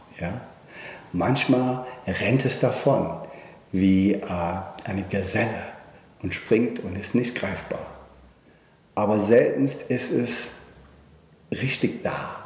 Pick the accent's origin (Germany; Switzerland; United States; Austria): United States; German is a second language; Auch im Land der unendlichen Möglichkeiten, wo ich herkomme, in den Vereinigten Staaten von Amerika, sind es nur 29%.